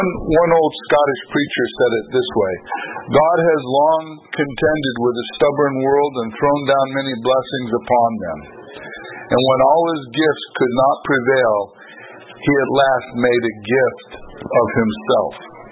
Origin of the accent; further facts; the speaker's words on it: Texas, United States; Even though I'm a refugee from Texas, I will tell you, do not mess with Texas.